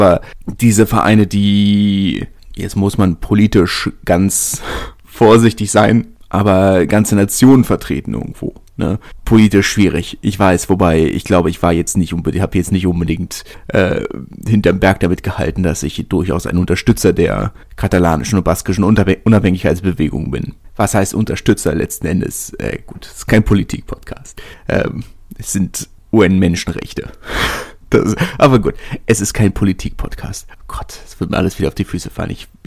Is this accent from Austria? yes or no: no; southern France, France; es gibt in Frankreich sehr viele Leute, die Spanisch können, gerade bei, in Anführungszeichen, bei uns im Süden.